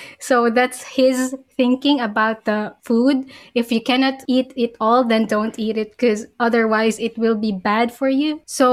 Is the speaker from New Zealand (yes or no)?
no; Philippines; because Philippines, yeah, we're from the Philippines, right?